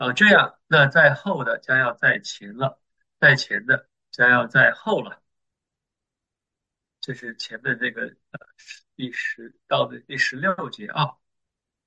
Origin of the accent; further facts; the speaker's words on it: China; 我们中国人，这个也说有得了红眼病了。